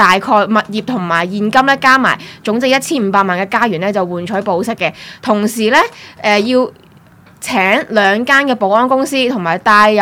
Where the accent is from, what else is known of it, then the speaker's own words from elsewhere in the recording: Hong Kong; 即係我哋香港人㗎，即係我哋都唔係好關心嗰個案情咧